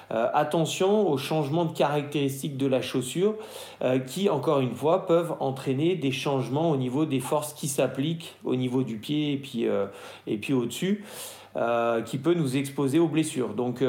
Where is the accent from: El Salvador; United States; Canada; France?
France; Grenoble, Auvergne-Rhône-Alpes; parce que moi, je suis grenoblois